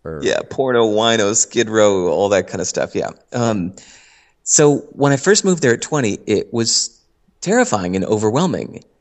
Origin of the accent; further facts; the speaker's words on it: Hinsdale, Illinois, United States; I grew up in Hinsdale, Illinois.